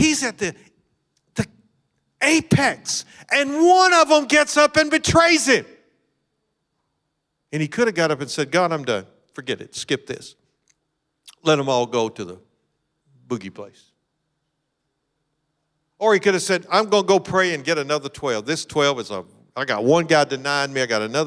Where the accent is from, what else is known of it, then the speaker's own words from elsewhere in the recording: Kentucky, United States; Which was probably more truth than not, since I am from Kentucky.